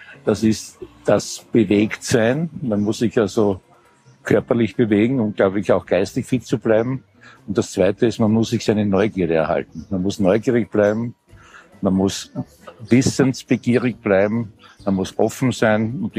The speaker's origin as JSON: {"language": "German", "town": "Graz", "region": "Styria", "country": "Austria", "said": "für mich als Grazer"}